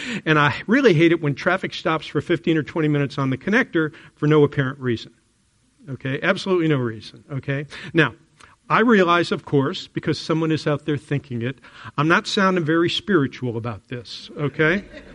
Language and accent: English; Florida, United States; now in Atlanta, United States; And though I always tell people I'm from Florida, where I lived for 8 years while I was growing up, the truth is, this is my home.